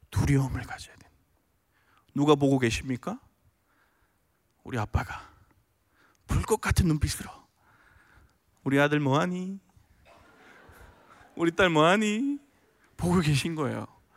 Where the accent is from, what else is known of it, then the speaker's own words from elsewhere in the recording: Busan, South Korea; 여러분 제가 이제 부산 출신이니까 서울에 와서